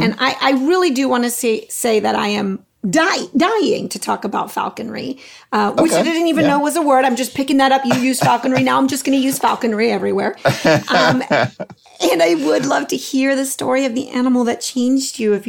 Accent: Texas, United States; And I'm from Texas. Just wanted to say, you mentioned Texas City. I live, mm-hmm. I'm here in Texas now. I moved back home during the pandemic.

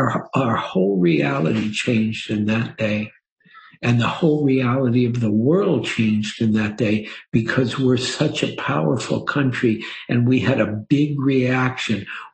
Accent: Detroit, Michigan, United States; And I know Henry Ford Hospital because it's in Detroit and I grew up in Detroit.

